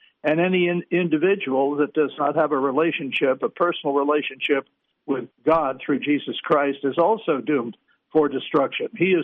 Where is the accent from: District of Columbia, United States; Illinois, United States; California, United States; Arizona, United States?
District of Columbia, United States; Washington; When I was growing up in Washington, D.C., where I was born